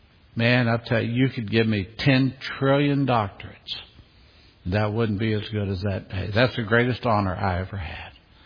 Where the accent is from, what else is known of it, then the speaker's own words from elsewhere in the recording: Kentucky, United States; Now, I'm a Southerner. I'm from Kentucky. I can say it.